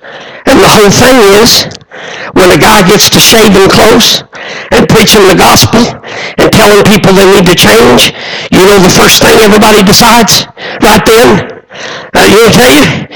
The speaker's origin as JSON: {"language": "English", "region": "Illinois", "country": "United States", "tie": "born or raised there", "said": "When I grew up in Southern Illinois, I grew up with one motive in my mind."}